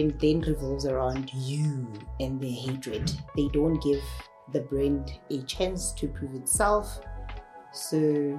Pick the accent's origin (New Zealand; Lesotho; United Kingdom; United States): Lesotho; I'm originally born and bred in Lesotho.